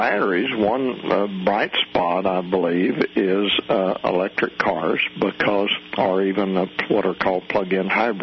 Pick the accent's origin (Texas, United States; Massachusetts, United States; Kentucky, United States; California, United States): Texas, United States; Midland; I grew up in Midland, Texas, and I've roughnecked on a drilling rig